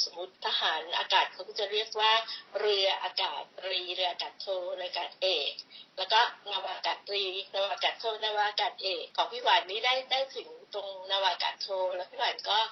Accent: Bangkok, Thailand; also born or lived in Chachoengsao; เนี่ยเกิดที่จังหวัดฉะเชิงเทราตั้งแต่เล็กๆเลยคุณพ่อคุณแม่ก็ย้ายครอบครัวทั้งหมดมาอยู่ที่กรุงเทพ

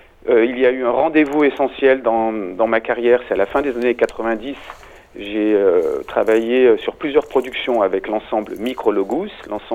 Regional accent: Aurillac, Auvergne-Rhône-Alpes, France; born there; je suis né à Aurillac, dans le Cantal.

